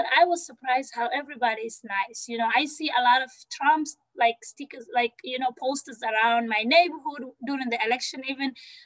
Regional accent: Mandera, North Eastern, Kenya; I grew up in Kenya. I am from a big family. I have a lot of siblings. And I went to school there. I lived in a small rural town. It wasn't that rural, but it's called Mandaris in the northeastern, and mainly all the population is Somali, Muslim 100%.

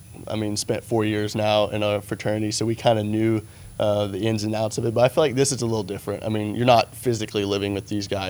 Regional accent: Hobart, Oklahoma, United States; So he's from Mountain View. I'm from Hobart. We're both from Kiowa County. Southwest Oklahoma born and raised.

